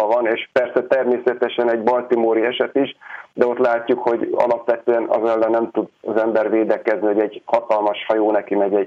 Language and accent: Hungarian; Budapest, Hungary; én is ugye Budapesten nőttem fel